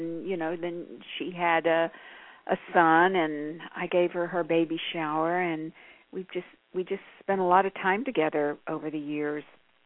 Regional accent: Texas, United States; Well, we were both from we are both from Texas, and we both came out here about the same time.

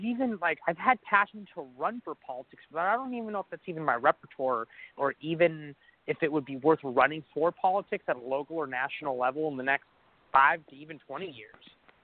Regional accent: Sacramento, California, United States; I'm calling because I'm back in my hometown

